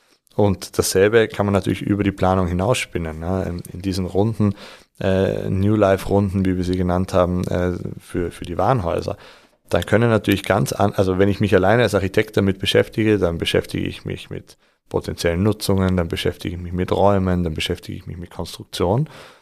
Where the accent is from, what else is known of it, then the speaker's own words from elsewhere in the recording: Austria; ich bin ja Österreicher, man hört